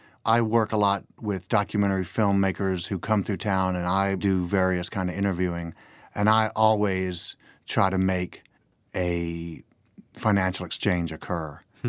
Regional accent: Memphis, Tennessee, United States; I grew up in Memphis

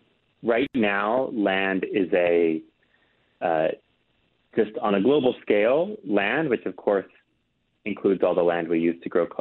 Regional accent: United States; My carbon footprint's just going to be larger because I'm an American

